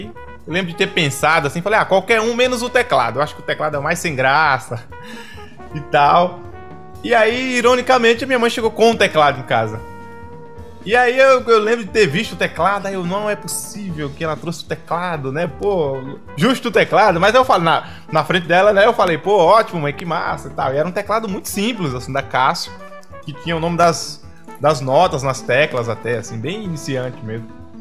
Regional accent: Cruz do Espírito Santo, Paraíba, Brazil; Eu sou do interior da Paraíba, sou de Cruz do Espírito Santo, que fica próximo a João Pessoa.

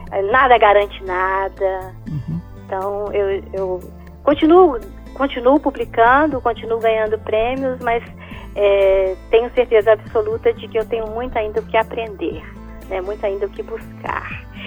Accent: Minas Gerais, Brazil; Sou mineira moderna.

